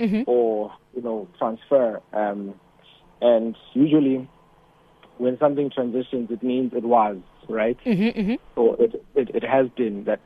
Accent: Gauteng, South Africa; I'm born and bred in the East Rand.

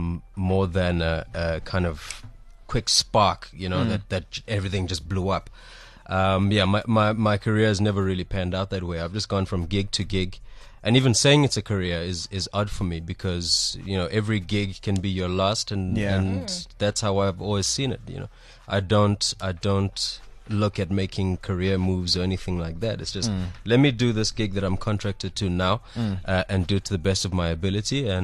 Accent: Durban, KwaZulu-Natal, South Africa; I grew up in Durban, so there's no TV industry in Durban. There's no film industry in Durban.

